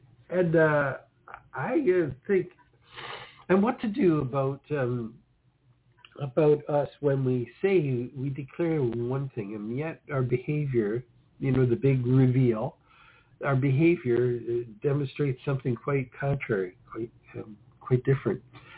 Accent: Canada; I was censored out, being Canadian.

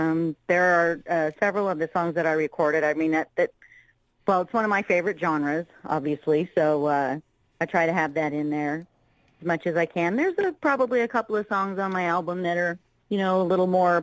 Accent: California, United States; also born or lived in Massachusetts; now in Kentucky, United States; So then when I was actually born in Massachusetts, but for the most part I was raised in California. Now I'm in Kentucky.

